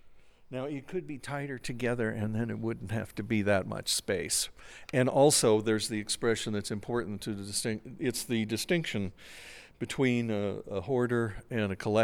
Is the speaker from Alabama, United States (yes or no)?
no; Boulder, Colorado, United States; I grew up here in Boulder